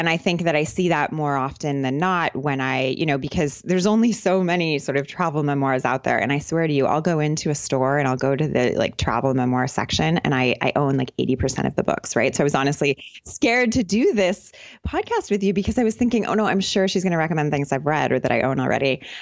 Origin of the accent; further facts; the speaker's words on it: California, United States; moved away as an adult; You know, I grew up in California, but basically since I left university, I've just kind of been living in a different country.